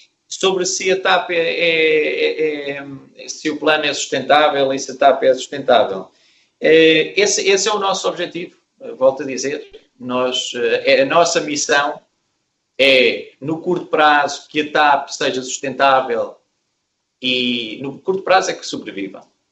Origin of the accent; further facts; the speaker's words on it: Portugal; moved away; sou português e, como é sabido, muitos anos emigrado.